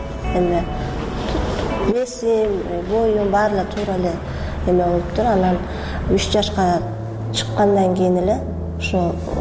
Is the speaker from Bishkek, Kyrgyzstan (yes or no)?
yes; Bishkek, Kyrgyzstan; 23 жаштамын. Бишкек шаарында туруп өскөм.